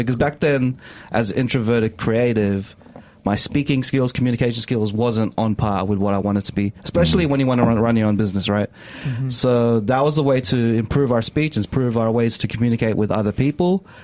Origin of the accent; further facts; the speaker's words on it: Quezon City, Metro Manila, Philippines; born there; Yeah, I was born in Quezon City.